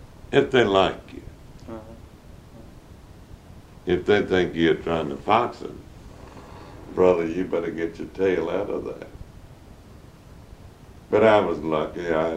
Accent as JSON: {"language": "English", "country": "United States", "said": "But being American and... I watched every move, actually, because I was in a strange land."}